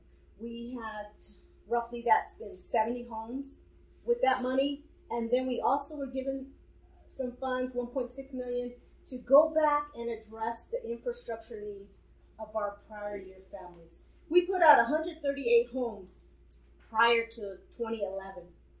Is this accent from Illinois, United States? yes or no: no; Zuni, New Mexico, United States; also born or lived in Acoma; I come from Zuni and Acoma, so I'm used to, like, we're right here.